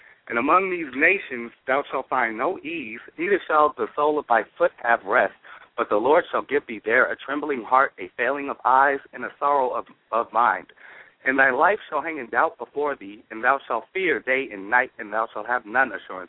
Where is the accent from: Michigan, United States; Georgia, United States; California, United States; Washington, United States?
California, United States; I'm from the Bay Area.